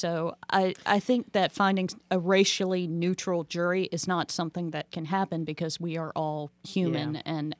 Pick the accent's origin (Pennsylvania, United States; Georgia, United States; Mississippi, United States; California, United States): Georgia, United States; Athens; Probably something by …, just because I am from Athens.